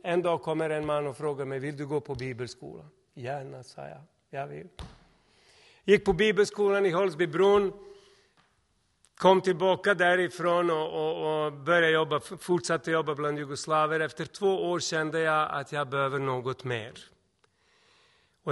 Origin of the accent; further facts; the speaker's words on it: Serbia; now in Sweden; Jag hade ingenting i stort sett i livet då. Jag hade en liten väska när jag kom från Serbien.